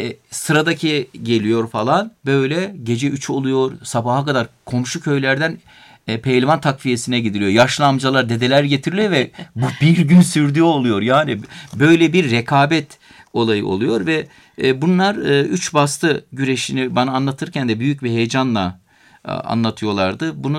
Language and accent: Turkish; Black Sea Region, Turkey; Bizim yörelerde, özellikle Amasya Samsun taraflarında peşkir boyu da var.